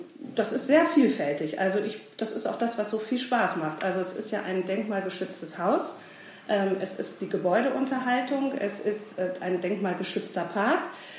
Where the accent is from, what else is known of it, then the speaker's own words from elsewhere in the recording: Hanover, Lower Saxony, Germany; born there; now in Horneburg, Germany; Also ich bin gebürtige Hannoveranerin